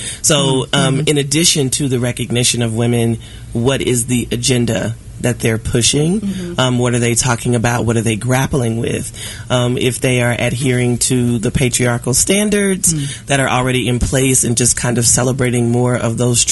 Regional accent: Kansas City, Missouri, United States; I'm from Kansas City, Missouri.

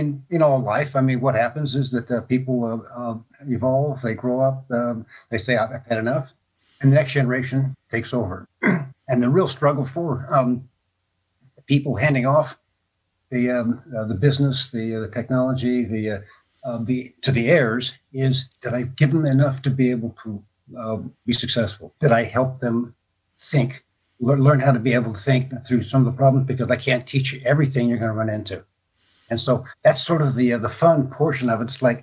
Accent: Austin, Texas, United States; born there; also born or lived in Germany; So I was born in Austin. We spent time in several different countries. And the last 3 years before we moved back to the States, we were in a place in Germany that had no TV.

